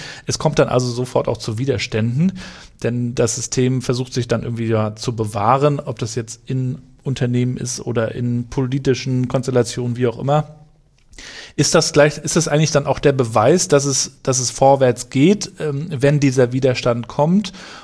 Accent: East Germany, Germany; Ja, ich bin ja nun in der DDR auch noch aufgewachsen, bin 1980 geboren, habe die Wiedervereinigung miterlebt

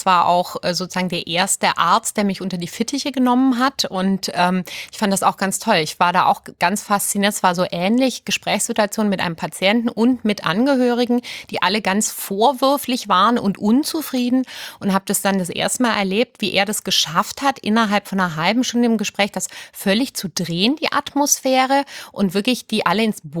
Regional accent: Aalen, Baden-Württemberg, Germany; also born or lived in Sweden; Ich bin ja gar keine Deutsche. Ich bin ja Schwedin und die ersten 3 Lebensjahre war ich auch noch in Schweden und dann sind meine Eltern aber nach Süddeutschland und ich bin im Ostalbkreis groß geworden, auf der Schwäbischen Alb quasi

